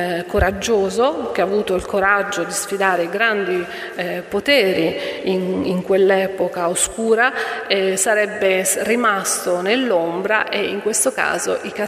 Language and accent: Italian; Colombia; Italian is a second language; nel rapporto che io ho avuto con la violenza nel mio paese